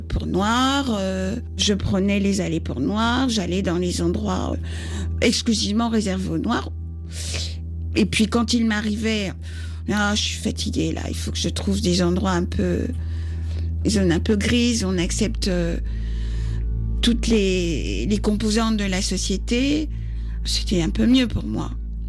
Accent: France; Nous sommes Français et donc on doit avoir notre pleine entière place dans la société.

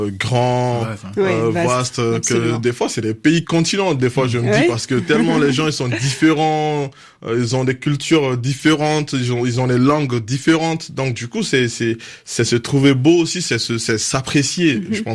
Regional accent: Mali; Moi j'ai commencé par mon pays d'origine malgré moi en fait, parce que quand j'étais petit au Mali

